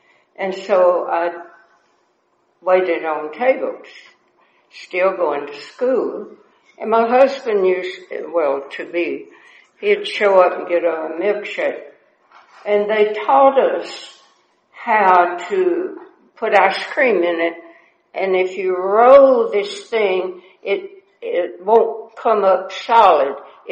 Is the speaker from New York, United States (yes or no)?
no; LaGrange, Georgia, United States; born there; So, I was born in LaGrange, Georgia, married at 16, had three children.